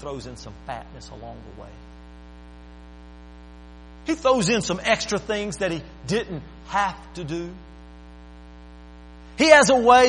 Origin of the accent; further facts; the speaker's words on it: Alabama, United States; born there; Lord, I know I was born in Alabama, but please.